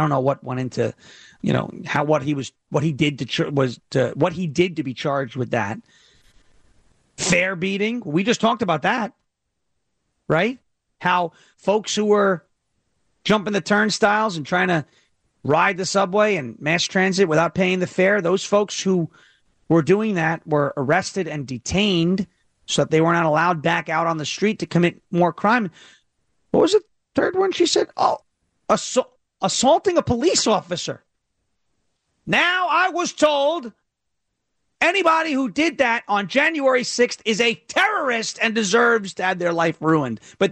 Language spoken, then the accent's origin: English; New York, United States; I grew up in New York during 9/11.